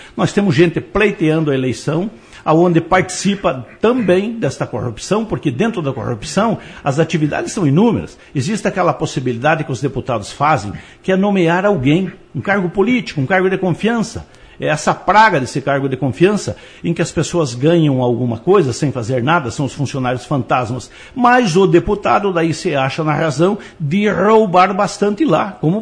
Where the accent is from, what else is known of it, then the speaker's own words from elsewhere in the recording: Palmeira, Paraná, Brazil; As pessoas dizem aí que de alguns anos para cá não nascem mais palmeirenses, como nós, nascemos aqui